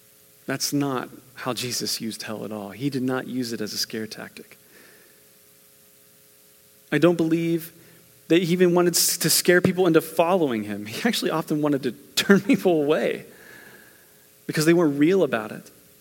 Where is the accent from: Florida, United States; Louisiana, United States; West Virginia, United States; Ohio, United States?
West Virginia, United States; You see, I grew up in West Virginia, and there were times where, you know, we would go to a revival or we'd be somewhere.